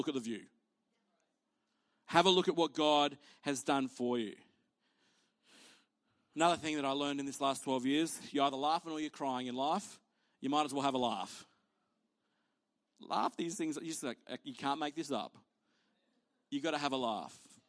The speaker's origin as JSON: {"language": "English", "country": "Australia", "said": "you know, in this country, you know, you're not allowed to celebrate anymore being Australian because of the past."}